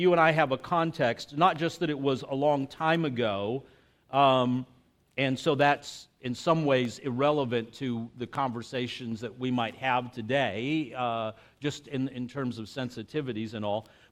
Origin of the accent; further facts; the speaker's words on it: El Paso, Texas, United States; I grew up on the Mexican border, and the town I grew up in is now today, I would say, somewhere between 80 and 90% Hispanic.